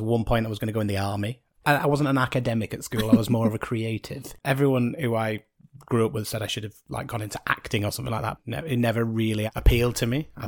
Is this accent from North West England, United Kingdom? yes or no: yes; Bolton, North West England, United Kingdom; now in Mayrhofen, Austria; I'm from Bolton in the UK, where there are zero mountains.